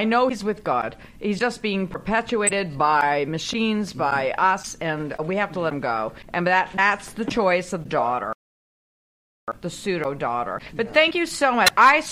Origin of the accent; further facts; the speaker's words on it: North Andover, Massachusetts, United States; Because I'm from Andover, North Andover, actually, which is 26